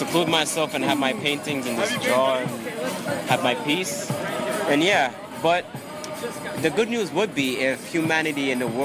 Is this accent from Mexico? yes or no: no; Jamaica; now in United States; No, Jamaica.